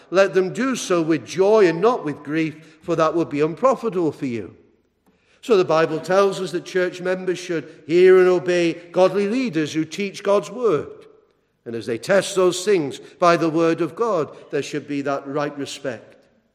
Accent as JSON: {"language": "English", "region": "England", "country": "United Kingdom", "said": "because obviously, being English, we're very reserved."}